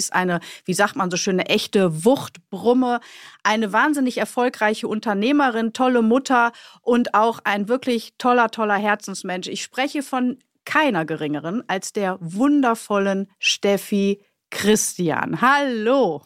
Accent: Germany; Und ich bin Kind des Westens

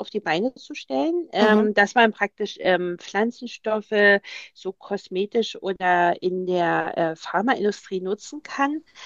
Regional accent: Saxony, Germany; gebürtig aus Sachsen und habe eigentlich Ökologie und Umweltschutz studiert

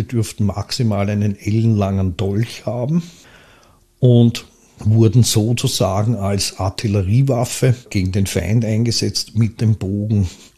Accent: Pressbaum, Lower Austria, Austria; ich bin aufgewachsen im Pressbaum

